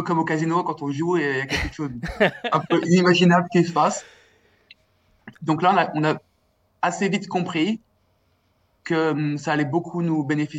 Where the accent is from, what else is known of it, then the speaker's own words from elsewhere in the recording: France; on est français, donc on se parle un peu.